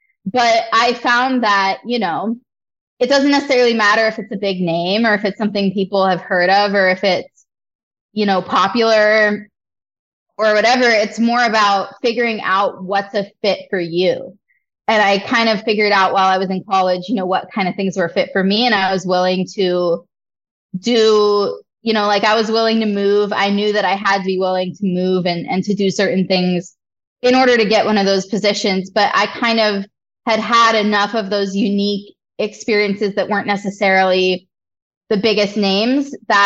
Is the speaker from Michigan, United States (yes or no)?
yes; Michigan, United States; also born or lived in New Hampshire / Utah; So I was born in New Hampshire. I lived in Utah for a while as a kid. I moved to Michigan when I was in middle school, and I graduated from high school in Michigan.